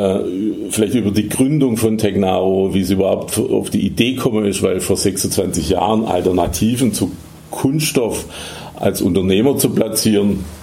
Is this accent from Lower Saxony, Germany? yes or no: no; Heilbronn, Baden-Württemberg, Germany; in Ilsfeld, das ist bei Heilbronn. Und wenn jetzt mit Heilbronn nicht gleich jeder was anfangen kann, das ist nördlich von Stuttgart, meine Heimatstadt.